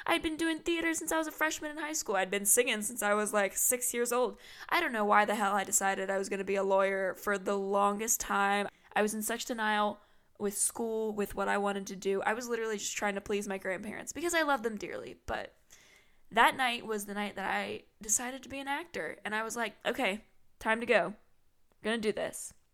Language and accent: English; the South, United States; I mean, I'm from the South. I get it.